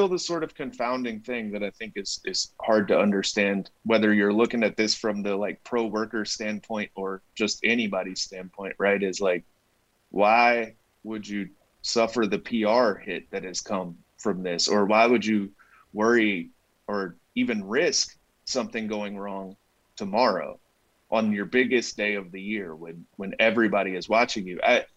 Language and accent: English; Louisville, Kentucky, United States; I grew up in Louisville. I'm a horse racing fan.